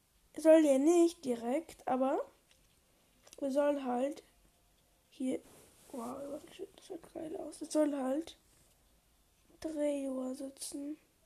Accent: Austria; Ihr wisst, ich bin Österreicher.

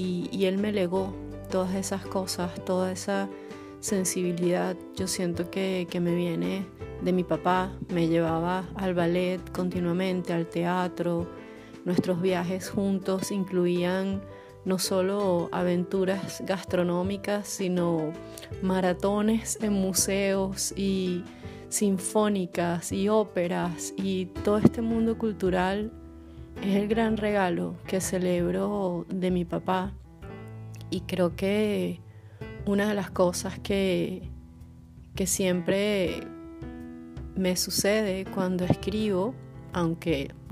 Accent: Venezuela; Este episodio lo estoy grabando justamente cuando se celebra el Día del Padre en mi país, en Venezuela

